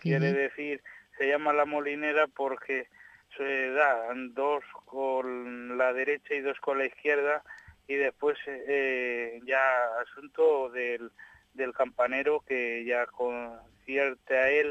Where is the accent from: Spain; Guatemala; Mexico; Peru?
Spain; Pajares; Queremos formar una escuela de campaneros aquí en Pajares, en mi pueblo